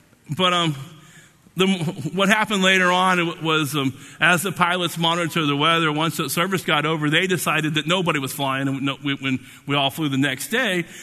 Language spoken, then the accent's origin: English; Oklahoma, United States; You know, and growing up in Oklahoma, you're thinking, okay, you know, in my lifetime